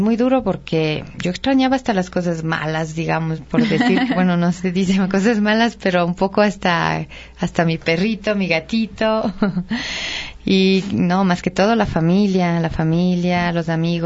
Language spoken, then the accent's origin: Spanish; Ibarra, Imbabura, Ecuador; also born or lived in Otavalo, Ecuador; yo nací en Otavalo, pero vivíamos en Ibarra, ¿no?